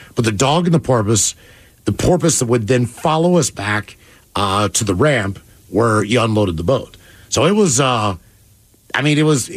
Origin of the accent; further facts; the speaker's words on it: West Virginia, United States; I thought this was normal behavior growing up in West Virginia.